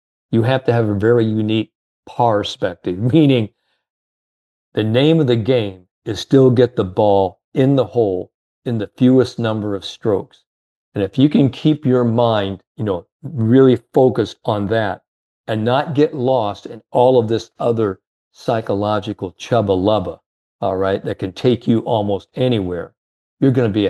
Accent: Indiana, United States; I came from the Hoosier State, Indiana, and we were basketball crazy.

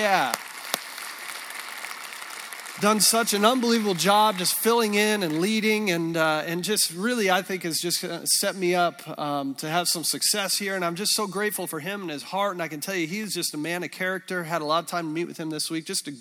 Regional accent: Colorado, United States; A few years back, my wife and I, we come from Colorado.

